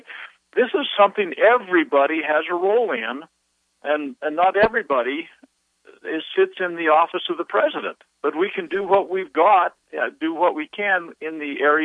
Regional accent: United States; I was born and bred in America.

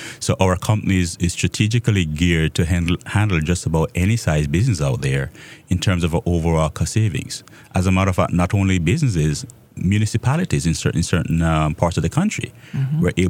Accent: Jamaica; moved away as an adult; now in United States; So I'm from Jamaica. I spent most of my adult life there and migrated here to the United States a couple of years ago in 99, as a matter of fact.

